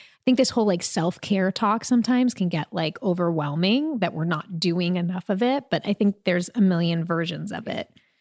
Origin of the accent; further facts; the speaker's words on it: New York, United States; Some of us say pajama pants because we're from New York.